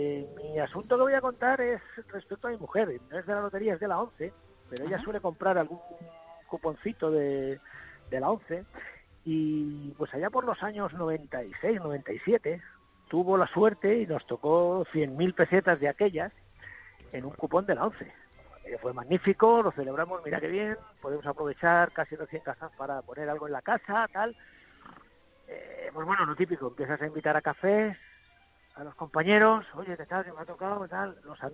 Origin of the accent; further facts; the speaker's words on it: Ledaña, Castilla-La Mancha, Spain; De Ledaña, un pueblecito muy pequeño.